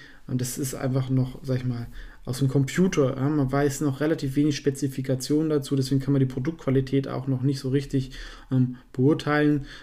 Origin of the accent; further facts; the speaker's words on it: Ulm, Baden-Württemberg, Germany; Ja, also ich komme ja aus Ulm